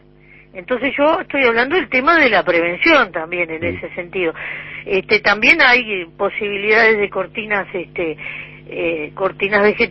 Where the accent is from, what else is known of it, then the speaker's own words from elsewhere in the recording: Uruguay; Pero nosotros como uruguayos tenemos un alto grado de desprevimiento, no prevemos.